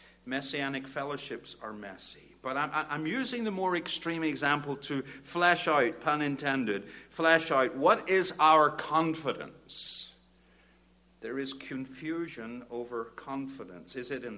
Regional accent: Bangor, Northern Ireland, United Kingdom; I'm from Bangor, Northern Ireland.

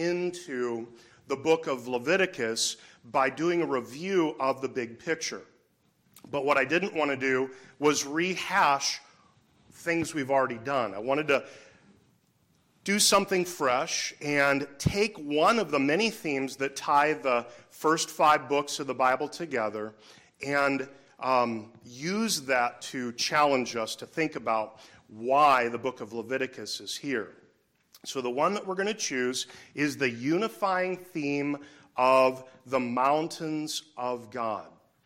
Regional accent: Wisconsin, United States; something like what we grew up with here in Wisconsin.

